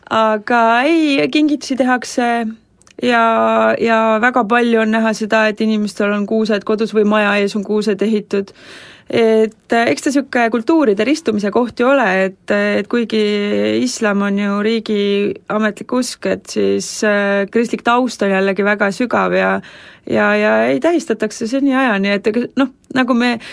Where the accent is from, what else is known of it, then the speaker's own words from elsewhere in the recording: Saare County, Estonia; born there; meil on iga-aastane … kokkutulek siis Saaremaale, kus meie sünnikodu on